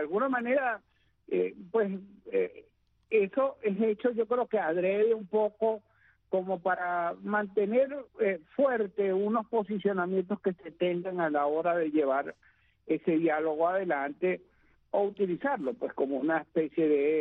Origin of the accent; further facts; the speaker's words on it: Venezuela; somos los venezolanos de a pie, somos los venezolanos comunes y corrientes.